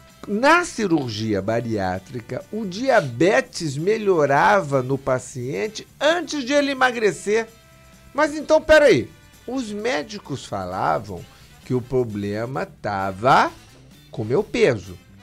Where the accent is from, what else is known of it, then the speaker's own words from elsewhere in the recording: Curitiba, Paraná, Brazil; born there; Eu nasci em Curitiba.